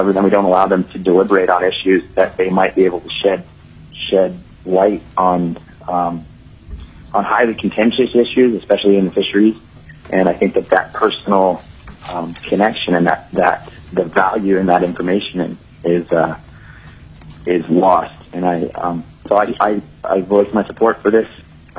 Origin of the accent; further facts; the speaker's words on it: Kodiak, Alaska, United States; I'm from Kodiak, Alaska.